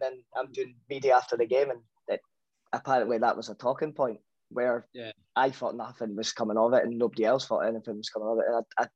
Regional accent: Scotland, United Kingdom; and out comes me, and you know, I'm fully Scottish

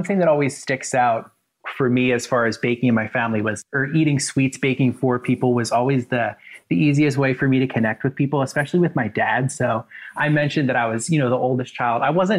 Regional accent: Philadelphia, Pennsylvania, United States; You know, Philly is, I think it's really similar to New York or any big city, where even having lived here all my life, I feel like every time I visit Philadelphia, I always discover something new.

